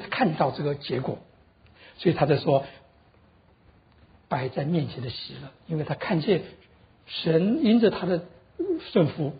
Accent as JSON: {"language": "Chinese", "country": "China", "said": "我们中国人也懂得这个人生的事情"}